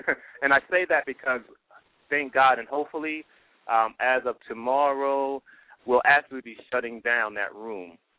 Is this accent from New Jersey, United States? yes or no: yes; Paterson, New Jersey, United States; I was raised and born in Patterson, went to Patterson schools, went to school in New Jersey, college and grad.